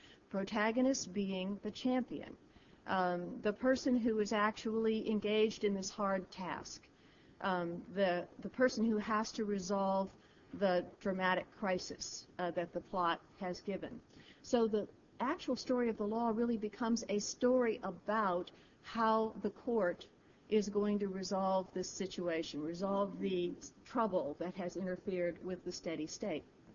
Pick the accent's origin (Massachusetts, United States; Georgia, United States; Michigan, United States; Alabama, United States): Georgia, United States; The antagonist is the state of Georgia, my home state, I would say.